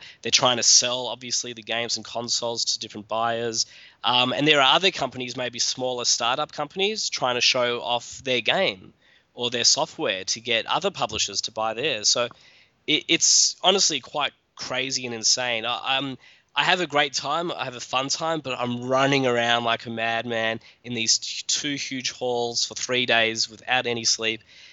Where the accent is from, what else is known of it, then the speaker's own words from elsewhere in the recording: Australia; being an Australian